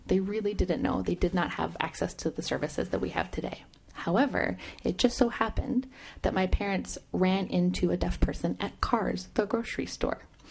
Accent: Anchorage, Alaska, United States; I'm proud to say that I am a born and raised Anchorageite. I'm from Alaska, born and raised, and I've gone through a lot of challenges in my time here.

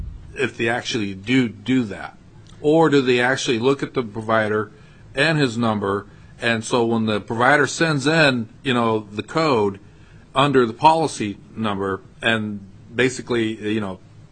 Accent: Alaska, United States; You know, I grew up in Alaska, and Alaska is a big state, and we're different than any other state in the union, and I'm proud of that.

